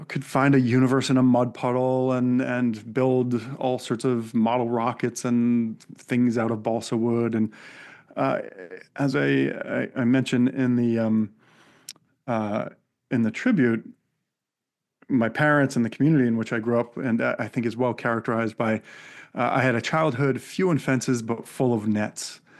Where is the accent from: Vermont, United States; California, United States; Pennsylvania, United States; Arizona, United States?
Vermont, United States; it really goes back to my childhood as a young boy growing up in the Green Mountain state of Vermont.